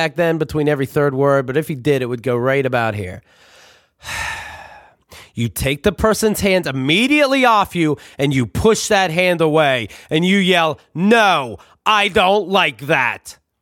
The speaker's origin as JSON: {"language": "English", "town": "Somerset", "region": "Pennsylvania", "country": "United States", "tie": "born there", "said": "I was born on Monday, April 15th, 1974 in Somerset, Pennsylvania, USA. Somerset, Pennsylvania is nothing short of a little house on the prairie town."}